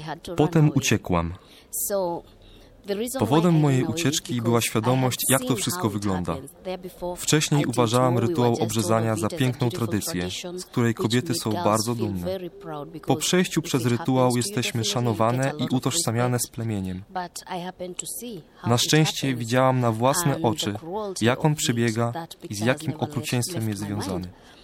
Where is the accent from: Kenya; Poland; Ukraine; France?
Kenya; Mam 38 lat i pochodzę z Kenii.